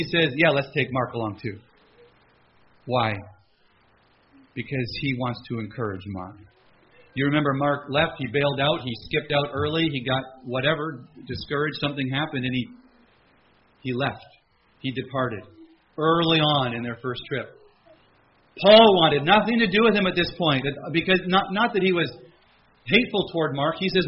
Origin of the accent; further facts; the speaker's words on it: Canada; because Jen is a U.S. citizen and I'm Canadian